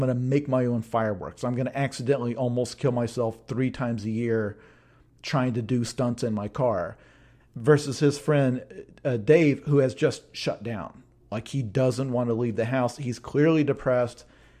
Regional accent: Australia; I grew up in Australia

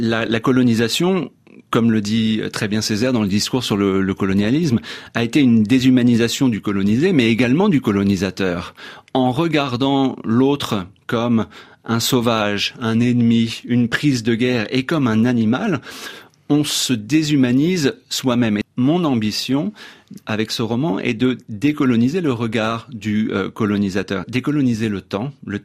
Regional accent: France; Moi qui ai grandi dans la fascination du cinéma américain, en tant que petit français

